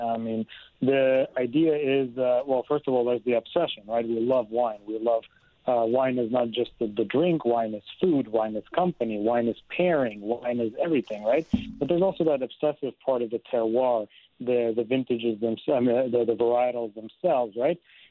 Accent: Tbilisi, Georgia; are Armenian, and we come from Georgia, actually. So we are Georgian Armenians. My childhood grew up in Tiflis, the current capital of Georgia. So constantly have been around the wine culture there.

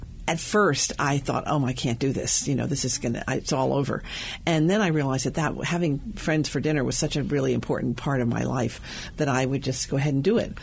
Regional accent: Louisiana, United States; I grew up, I was very prepped for it because I grew up in Louisiana, in Southwest Louisiana, where food is very

